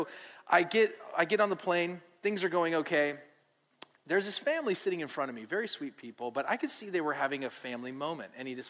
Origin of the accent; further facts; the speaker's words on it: Bend, Oregon, United States; We're actually from Bend, Oregon.